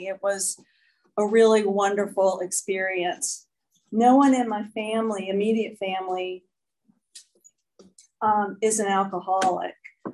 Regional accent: Alabama, United States; born there; I was born down south. I was born in Alabama to a wonderful family.

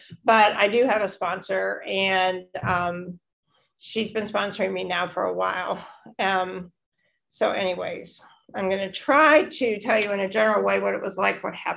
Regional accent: Indiana, United States; born there; I was born in Northern Indiana. I have two younger sisters.

